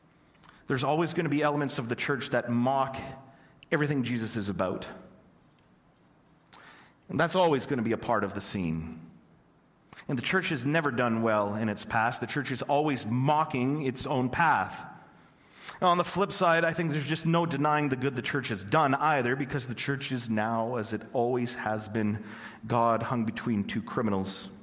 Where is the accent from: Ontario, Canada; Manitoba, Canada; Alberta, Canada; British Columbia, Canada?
Ontario, Canada; I grew up in Ontario, completely separated from my extended family.